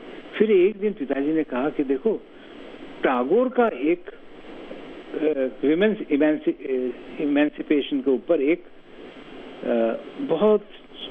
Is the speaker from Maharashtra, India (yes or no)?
yes; Mumbai, Maharashtra, India; मैं पला बड़ा हूँ बॉम्बे में ना